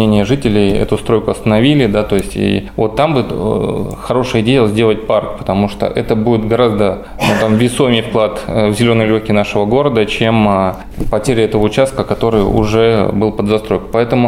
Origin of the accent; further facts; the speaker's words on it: Saint Petersburg, Russia; Я вырос на Охте, да, то есть ходил в одну школу на Охте, да, то есть это мой район.